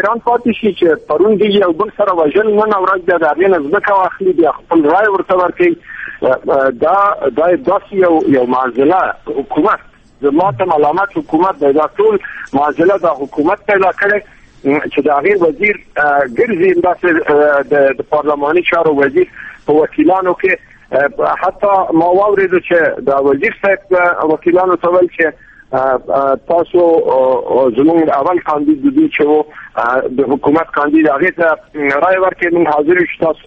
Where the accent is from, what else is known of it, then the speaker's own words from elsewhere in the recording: Afghanistan; د یو افغان په حیث باندې، د یو سپینګیري په حیث باندې زه لاړم.